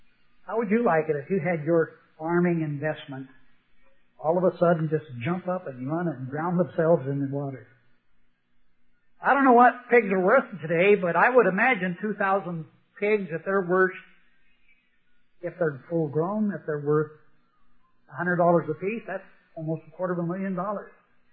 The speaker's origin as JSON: {"language": "English", "town": "Rockport", "region": "Washington", "country": "United States", "tie": "born or raised there", "said": "I'm originally from Western Washington, out in Western Washington, and I grew up in a logging camp. Grew up in Rockport, Washington."}